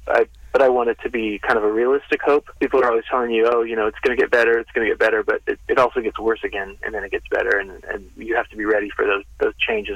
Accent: West Coast, United States; now in Kansas, United States; I think growing up on the West Coast, going to the Midwest for the first time was a big revelation for me.

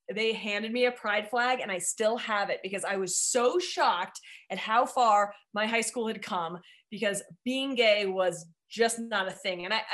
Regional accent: Chicago, Illinois, United States; now in Colorado, United States; I'm a Chicagoan. I grew up in the Chicago area. I went to college out west.

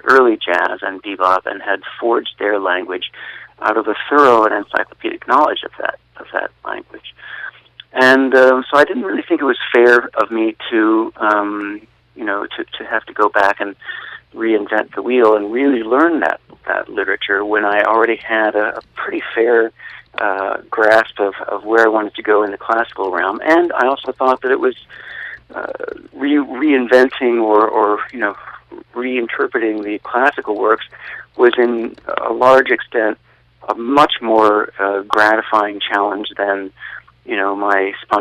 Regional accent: Pittsburgh, Pennsylvania, United States; when I was growing up in Pittsburgh, I played a regular weekend jazz gig

